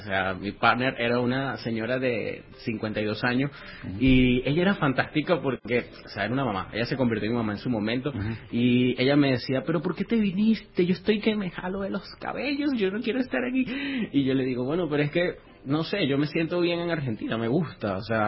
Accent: Venezuela; moved away; also born or lived in Panama; Yo recuerdo cuando yo recién salí de Venezuela, que estaba en Panamá

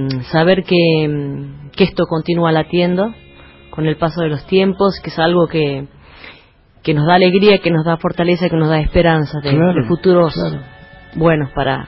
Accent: La Rioja, Argentina; de lo que es la idiosincrasia del Norte, de lo que es mi tierra, por supuesto, La Rioja

